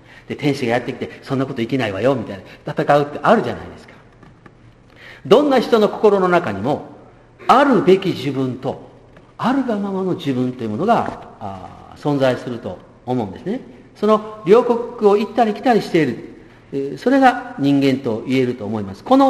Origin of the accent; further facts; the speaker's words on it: Kobe, Hyogo, Japan; 私は神戸育ちですから、関西の人間ですので